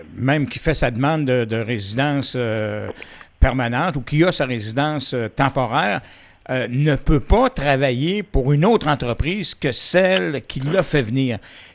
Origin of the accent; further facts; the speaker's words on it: Quebec, Canada; comme on dit chez nous en Beauce